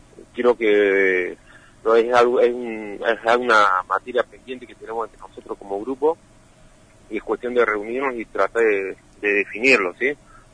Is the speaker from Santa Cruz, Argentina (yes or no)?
yes; Los Antiguos, Santa Cruz, Argentina; acá zonal entre nosotros, que soy de Los Antiguos